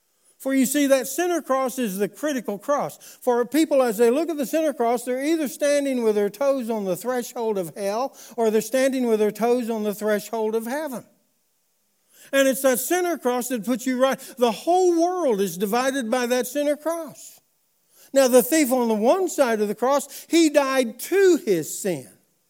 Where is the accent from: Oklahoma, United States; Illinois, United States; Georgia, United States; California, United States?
Oklahoma, United States; Spavina; I remember I grew up in Spavina, Oklahoma, over here on the lake. I went to school at Strang, Oklahoma, great big Strang, Oklahoma.